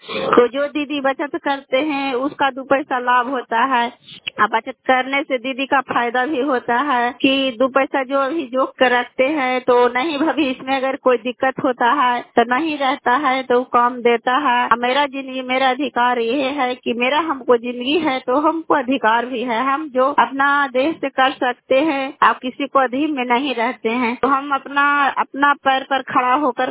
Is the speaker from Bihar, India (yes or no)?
yes; Chandi, Bihar, India; घर कल्याणपुर वाली, बेलसी पंचायत प्रखंड चंडी, जिला नालंदा का निवासी हूँ।